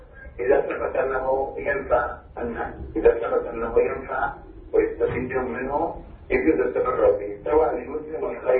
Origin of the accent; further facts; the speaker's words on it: Saudi Arabia; والفتوى عندنا في السعوديه عند أغلب العلماء على هذا